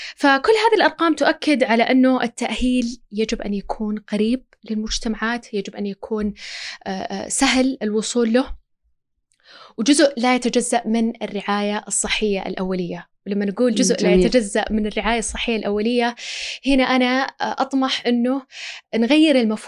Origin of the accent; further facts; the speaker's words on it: Saudi Arabia; محلياً عندنا في السعودية